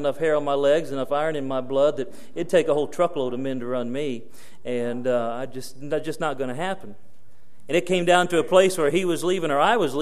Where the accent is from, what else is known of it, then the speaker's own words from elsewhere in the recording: Jasonville, Indiana, United States; also born or lived in Bloomington, Indiana; I'm thankful that I was born in Bloomington, Indiana. I'm thankful that my family moved to Greene County, Indiana. I love having grown up in Jasonville, Indiana.